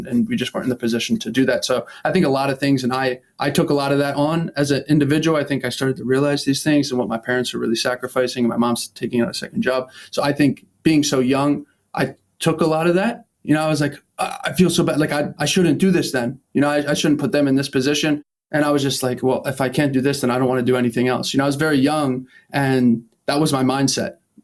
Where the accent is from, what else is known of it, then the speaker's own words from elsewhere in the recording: Pennsylvania, United States; Because I was used to also growing up outside of Philadelphia